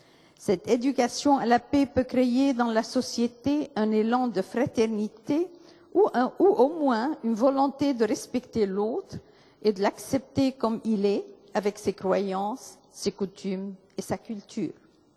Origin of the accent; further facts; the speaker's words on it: Tyre, South Governorate, Lebanon; Je me suis attachée à ma ville natale, Tyr